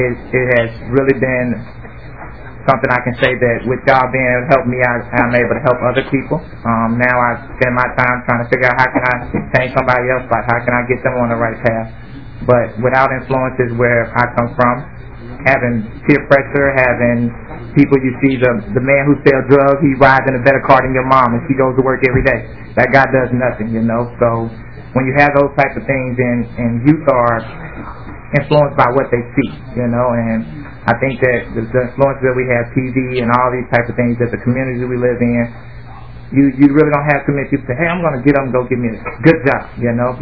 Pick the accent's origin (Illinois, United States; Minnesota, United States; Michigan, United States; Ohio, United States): Minnesota, United States; Minneapolis; I'm from North Minneapolis. I'm 21 years old.